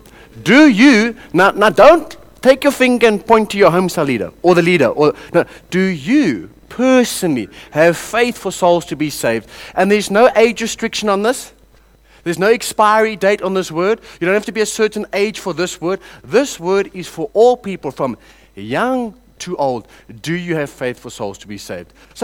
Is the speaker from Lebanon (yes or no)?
no; Cape Town, Western Cape, South Africa; I come from Cape Town.